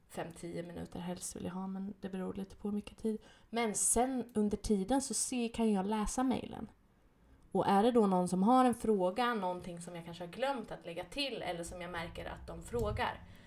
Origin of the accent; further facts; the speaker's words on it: Kisa, Östergötland, Sweden; och jag kommer ju från Kisa som är 5 000.